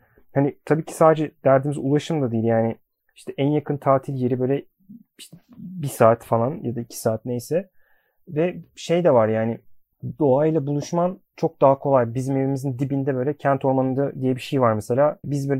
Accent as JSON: {"language": "Turkish", "region": "Istanbul", "country": "Turkey", "tie": "born or raised there", "said": "ben doğma büyüme İstanbulluyum. Hayatımın çok büyük bölümü İstanbul'un hemen hemen her yerinde geçti diyebilirim."}